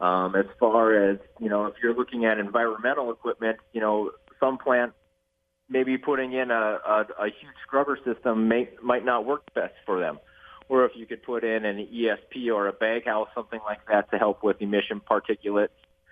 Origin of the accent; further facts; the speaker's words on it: Washburn, North Dakota, United States; So I grew up in Washburn, North Dakota, right, you know, just down the road from Great River Energy and Minn Kota and all those great plants there.